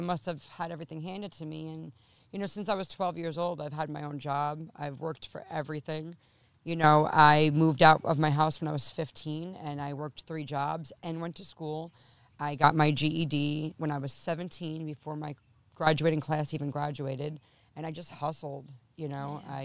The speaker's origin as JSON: {"language": "English", "region": "New York", "country": "United States", "tie": "born or raised there", "said": "Well, I mean, I'm from Long Island, born and raised. You know, I've probably lived, God, every part of this beautiful, disgusting island. I've lived from east to west."}